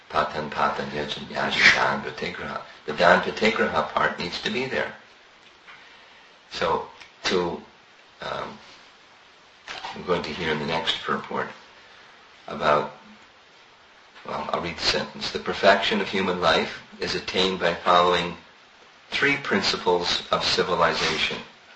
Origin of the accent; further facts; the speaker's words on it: United States; When I was growing up in America